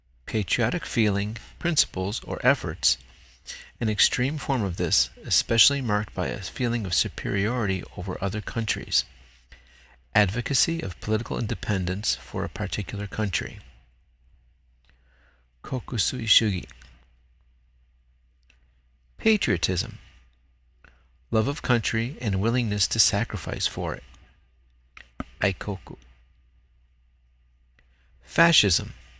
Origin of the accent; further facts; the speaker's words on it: Chicago, Illinois, United States; I grew up in Chicago, a large city whose history is one of immigration. My father was born in Mexico, and my mother's parents were from Poland.